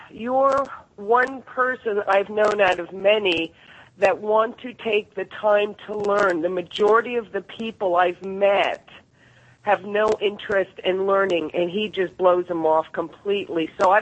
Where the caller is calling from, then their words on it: Tampa, Florida, United States; I'm calling from Tampa, Florida.